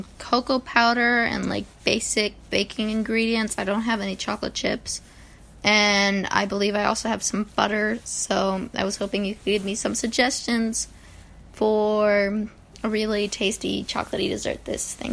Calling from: Silver Spring, Maryland, United States; I'm calling from Silver Spring, Maryland.

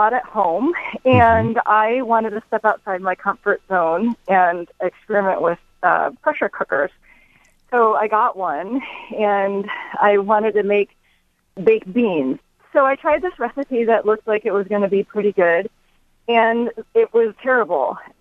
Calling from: Portland, Oregon, United States; I'm calling from Portland, Oregon.

